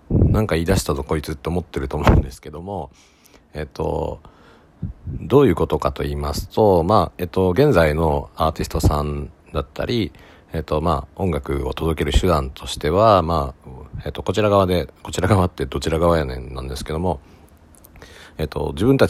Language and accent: Japanese; Ehime, Japan; あの2年前ぐらいにですね、僕愛媛県出身なんですけども、